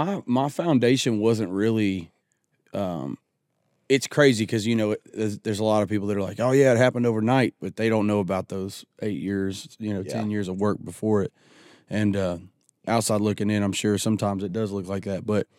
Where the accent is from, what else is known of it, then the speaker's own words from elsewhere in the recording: Joelton, Tennessee, United States; I grew up in the country, man. I grew up in Jolton, Tennessee, Whites Creek, Tennessee area, off of a road called Licton Pike.